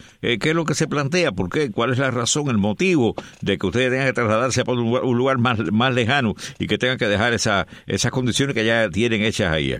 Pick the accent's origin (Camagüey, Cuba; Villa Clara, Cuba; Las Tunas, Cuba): Villa Clara, Cuba; Remedios; Soy de Remedio.